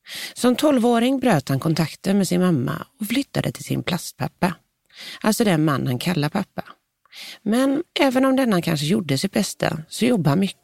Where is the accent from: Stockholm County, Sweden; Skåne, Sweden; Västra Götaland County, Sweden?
Västra Götaland County, Sweden; Gothenburg; Som den göteborgare jag är så fick jag faktiskt göra en snabb koll.